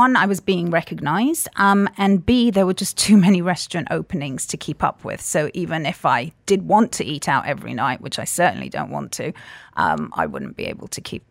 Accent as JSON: {"language": "English", "country": "Cyprus", "tie": "born or raised there", "also_born_or_lived": "London", "said": "I'm half Greek Cypriot, half British, and grew up in Cyprus to parents that were hoteliers."}